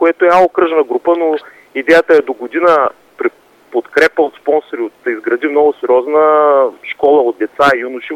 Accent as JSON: {"language": "Bulgarian", "town": "Razgrad", "region": "Razgrad Province", "country": "Bulgaria", "tie": "born or raised there", "said": "За мен е обидно да гледам в така родния ми град"}